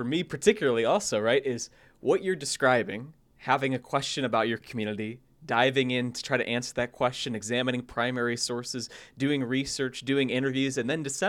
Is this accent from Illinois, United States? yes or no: yes; Sandwich, Illinois, United States; Like, I grew up in Sandwich, Illinois, you know, rural, rural school.